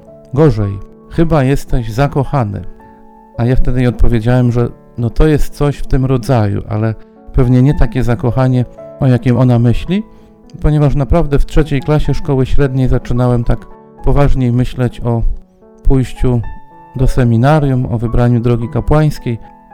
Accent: Raszków, Greater Poland Voivodeship, Poland; Pochodzę z Raszkowa, z parafii Podwyższenia Krzyża Świętego.

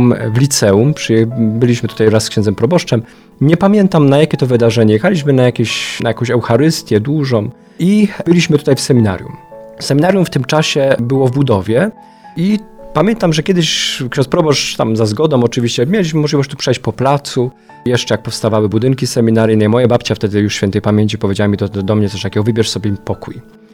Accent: Roszkowice, Opole Voivodeship, Poland; Pochodzę z małej miejscowości Roszkowice, to jest na południu naszej diecezji, już województwo opolskie. To jest dekanat wołczyński, jak Państwo może kojarzą, miejscowość Byczyna. Chodziłem do liceum w Kluczborku.

